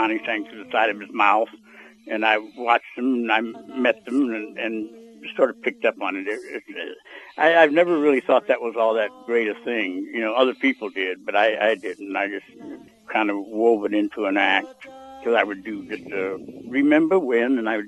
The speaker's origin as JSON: {"language": "English", "region": "Arizona", "country": "United States", "tie": "born or raised there", "also_born_or_lived": "Illinois", "lives_now": "Los Angeles, United States", "said": "I grew up in Illinois, first part of my life. Then we moved to Arizona, and I went to school there, pretty much high school."}